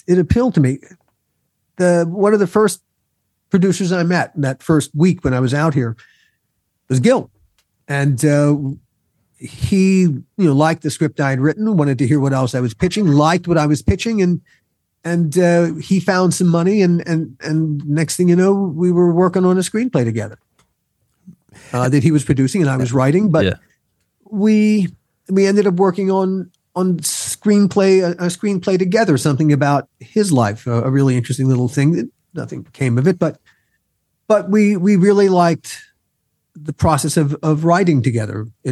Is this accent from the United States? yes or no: yes; Baltimore, Maryland, United States; moved away as an adult; I grew up in Baltimore. I went to school in New York.